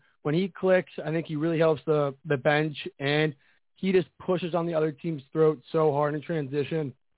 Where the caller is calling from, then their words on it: Boston, Massachusetts, United States; I'm calling in from Boston, but I heard Knicks fan.